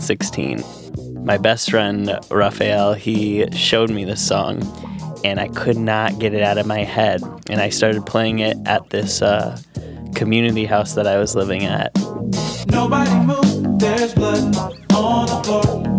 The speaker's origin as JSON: {"language": "English", "town": "Grand Rapids", "region": "Michigan", "country": "United States", "said": "I'm from Grand Rapids, Michigan, and my song is"}